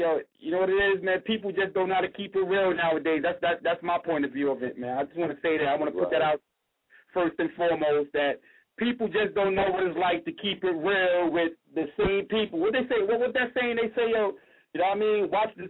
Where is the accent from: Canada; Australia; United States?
United States; New York; accent: New York; I'm from New York, man. You hear the accent? I'm from New York.